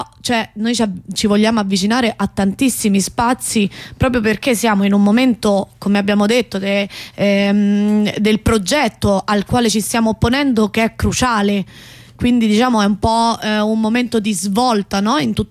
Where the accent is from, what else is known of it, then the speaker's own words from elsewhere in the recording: Rome, Lazio, Italy; per noi Roma, e siamo romane, almeno io, è una risorsa anche